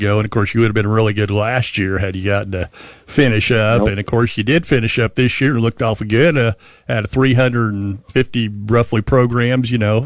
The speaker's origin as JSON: {"language": "English", "region": "Indiana", "country": "United States", "tie": "born or raised there", "said": "I grew up in Indiana, so I know that state."}